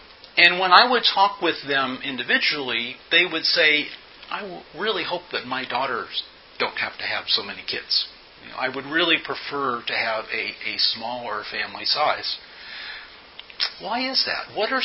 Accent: United States; Eu vou dizer-lhes que eu sou americano. Não sei nada acerca desta cultura. I'm an American.

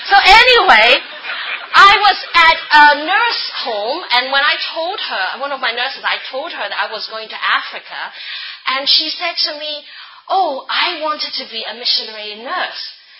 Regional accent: Hong Kong; now in Republic of the Congo; I'm from Hong Kong. We're British, and we've been serving in the Republic of Congo since 2012.

